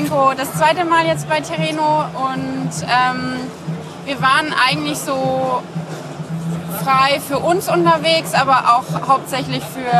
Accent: Bamberg, Bavaria, Germany; Nee, gar nicht. Ich komme aus Bamberg, aus Bayern.

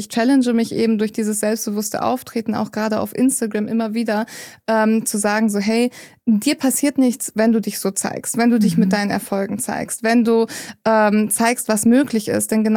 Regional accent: Kiel, Schleswig-Holstein, Germany; 28 Jahre jung. Ich komme aus Kiel, komme auch gebürtig dort her und werde jetzt in Zukunft mehr in Portugal sein als in Kiel.

